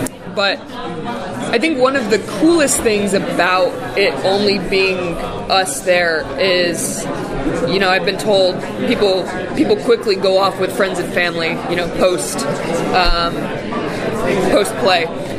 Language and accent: English; Naperville, Illinois, United States; born there; I was born in Naperville.